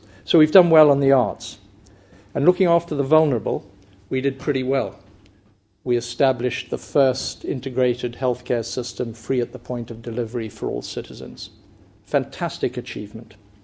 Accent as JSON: {"language": "English", "region": "England", "country": "United Kingdom", "said": "they were told I came from England, and some guy said to me, do you work for the NHS?"}